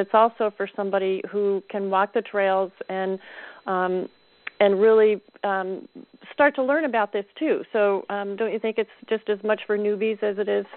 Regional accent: Lake Clear, New York, United States; And well, I grew up in Lake Clear, so it's special to me

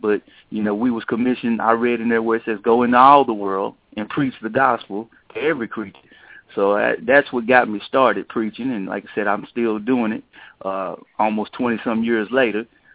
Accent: Fort Worth, Texas, United States; I grew up in Fort Worth, Texas, in a place they call Stop 6. You know, for a long time, and still probably today, Stop 6 was a pretty, very rough area.

